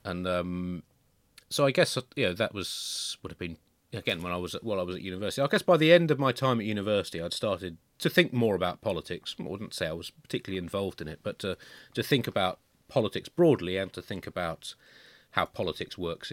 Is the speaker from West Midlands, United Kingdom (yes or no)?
no; Tunbridge Wells, South East England, United Kingdom; I grew up in Tunbridge Wells, which was about the most conservative place that you can grow up in the 1980s.